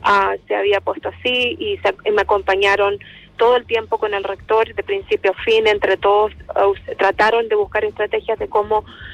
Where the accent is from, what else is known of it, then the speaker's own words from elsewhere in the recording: Chile; moved away; 30 años atrás, cuando yo me fui de Chile, esto no existía.